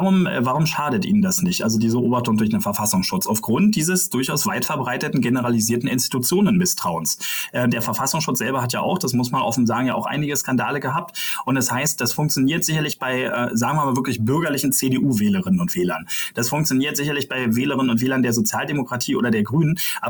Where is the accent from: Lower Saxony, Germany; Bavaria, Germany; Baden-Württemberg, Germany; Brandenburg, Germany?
Brandenburg, Germany; das sage ich als Brandenburger. Also diese Landespolitik erlebe ich ja wirklich mit.